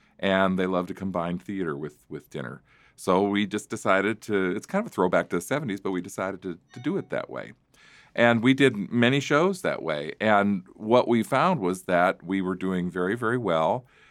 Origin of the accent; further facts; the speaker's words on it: Dubuque, Iowa, United States; because it was played in the movie theaters in my hometown of Dubuque, Iowa.